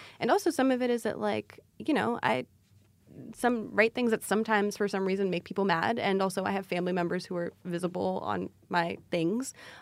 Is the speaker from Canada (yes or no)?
no; Ethiopia; first language Amharic; English is a second language; Amharic's my first language, but there are words I just didn't learn as a 5-year-old, right?